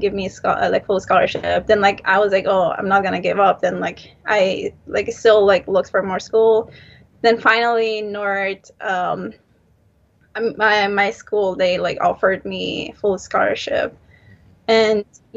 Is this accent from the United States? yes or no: no; Kabul, Afghanistan; English is a second language; also born or lived in Iran; now in Canada; Okay, I grew up in Kabul. I studied like two classes, like first classes in Iran. Then we, like after Taliban left like Kabul, then like we came back to Afghanistan. I was in Afghanistan for like till grade like 11.